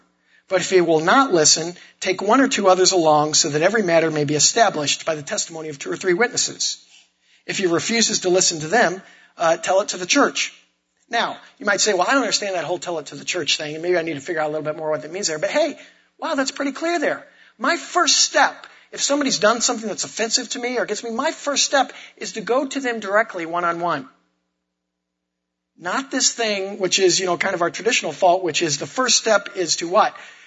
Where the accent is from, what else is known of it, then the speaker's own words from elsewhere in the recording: Illinois, United States; I grew up in Illinois, went to the University of Illinois